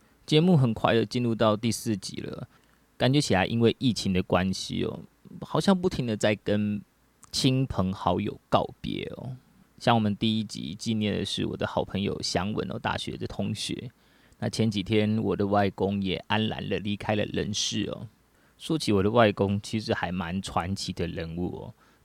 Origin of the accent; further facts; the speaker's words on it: Taipei, Taiwan; 从小就住在台北的我，其实不会讲闽南话。